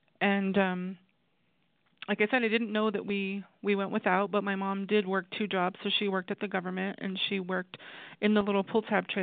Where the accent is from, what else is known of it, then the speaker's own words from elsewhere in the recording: Isleta Pueblo, New Mexico, United States; So I was born in Albuquerque. I am from the Pueblo of Isleta here, which is about south of Albuquerque.